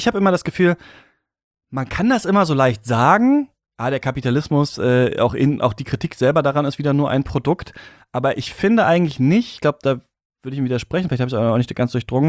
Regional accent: East Germany, Germany; born there

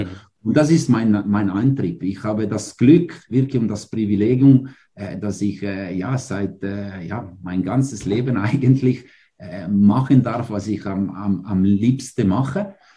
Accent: Ticino, Switzerland; German is a second language; ich als nicht Deutsch sprechende oder als einer, wo Deutsche vor 20 Jahren lernen müsste und als Tessiner ist nicht die einfachste Sprache, immer noch.

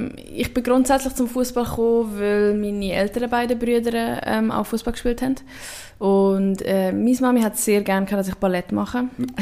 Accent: Stans, Nidwalden, Switzerland; Also ich komme ja aus Stans

